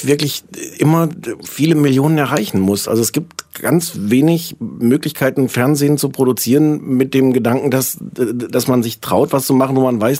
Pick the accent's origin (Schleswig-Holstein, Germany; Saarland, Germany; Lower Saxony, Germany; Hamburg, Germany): Lower Saxony, Germany; Osnabrück; Osnabrück, ich komme aus Osnabrück, falls das jetzt gerade nicht klar geworden ist.